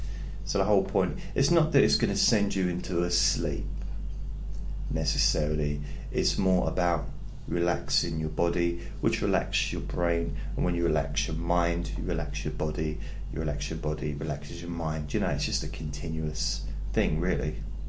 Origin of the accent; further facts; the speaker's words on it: England, United Kingdom; I'm from England, and I understand that the accent might be a bit weird for you